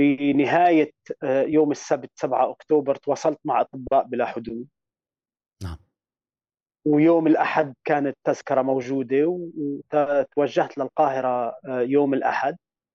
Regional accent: Kuwait; moved away as an adult; also born or lived in Scotland / Beirut; now in United Kingdom; أنا ولدت بالكويت وقضيت معظم الدراسة المدرسية بالكويت، وبعد التوجيهية انتقلت لبريطانيا، درست طب بسكوتلندا، وبقيت ببريطانيا لحد سنة 2011.

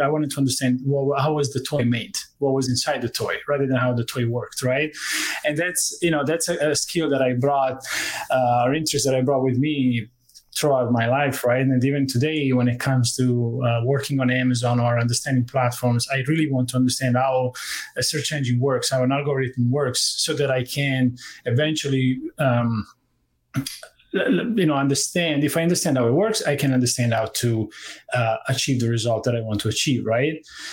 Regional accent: Toronto, Ontario, Canada; also born or lived in Italy; for those of you that don't know me. And I've been in the, like Norm, I'm from Toronto as well. Born in Italy, moved here about 12 years ago.

